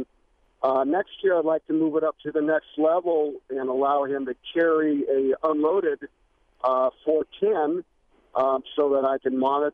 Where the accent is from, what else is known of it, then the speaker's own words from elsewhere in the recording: Nebraska, United States; When I was growing up, I grew up in Nebraska. I was born in 65